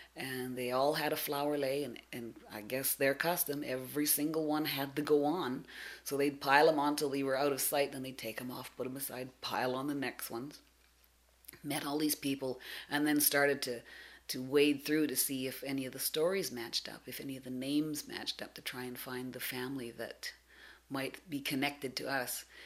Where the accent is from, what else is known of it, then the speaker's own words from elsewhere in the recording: Salt Spring Island, British Columbia, Canada; And all her children were born and raised on Salt Spring. We were all born and raised on Salt Spring. Being part Indian, we were not raised on reserve at all. We were raised just in the regular community, attended the local schools.